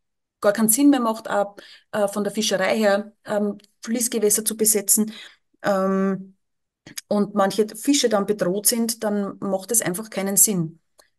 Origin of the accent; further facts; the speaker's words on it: Lower Austria, Austria; Aber das sehen wir einfach hier auch bei uns in Niederösterreich und natürlich auch in Österreich.